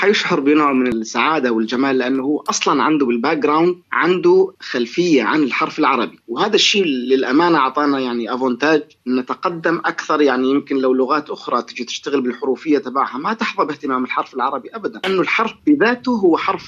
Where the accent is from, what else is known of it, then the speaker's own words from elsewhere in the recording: Syria; بس أنا وجدت من واجبي كسوري أنه ما أستطيع القفز فوق سوريا